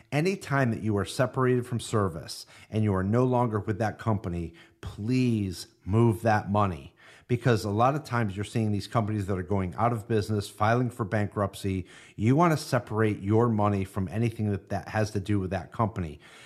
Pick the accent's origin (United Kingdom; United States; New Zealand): United States; New York; And I'm from New York.